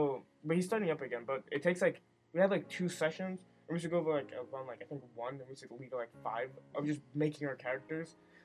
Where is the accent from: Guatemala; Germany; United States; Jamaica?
Jamaica; And the thing is, I'm from Jamaica, and I go to the beach like every single year.